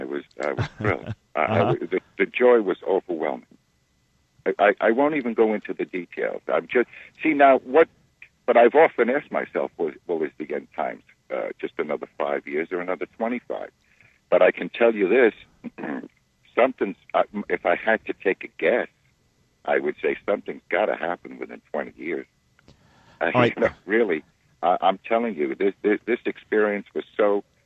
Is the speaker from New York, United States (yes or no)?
yes; New York, United States; New York.